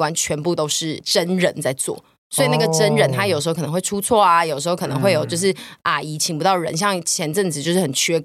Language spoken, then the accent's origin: Chinese; Taiwan; 他有很多我们台湾人现在既定的消费习惯已经有点难改